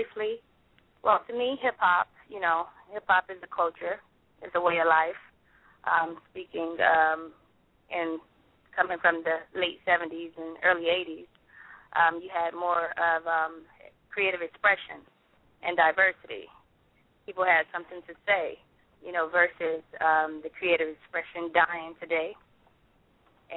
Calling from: Pompano Beach, Florida, United States; But I am calling in from Florida, the Sunshine State, Pompano Beach.

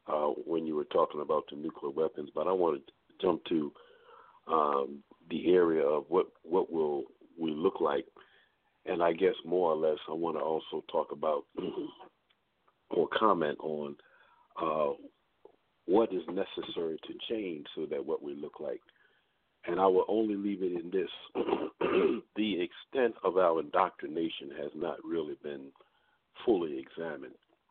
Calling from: Baltimore, Maryland, United States; I'm calling from Baltimore, Maryland.

